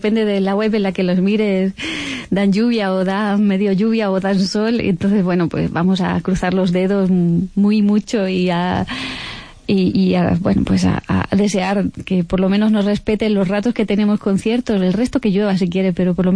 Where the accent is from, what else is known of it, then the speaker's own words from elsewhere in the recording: Spain; nosotros somos españoles, no somos gaélicos, ¿vale? O sea, no hablamos gaélico ni nada de esto, no somos irlandeses.